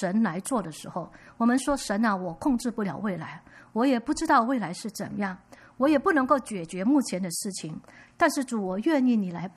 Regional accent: Malaysia; moved away as an adult; now in Vancouver, Canada; 我们来加拿大温哥华买了第一间的房子，我们来了5年，我是马来西亚来的，来了5年。

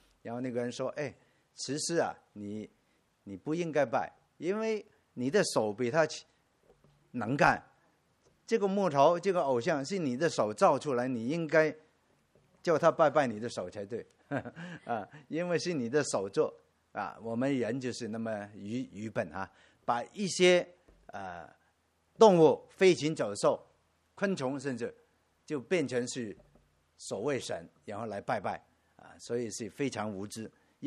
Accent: China; 我们从国内来的同胞都明白这一点，我从小虽然不是从小信耶稣，但是我从小是有神论的，我父母是拜偶像

